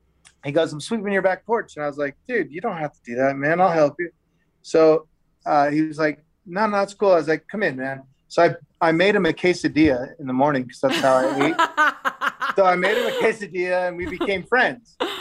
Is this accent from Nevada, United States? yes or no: yes; Las Vegas, Nevada, United States; but I'm from Vegas and that's what we live on.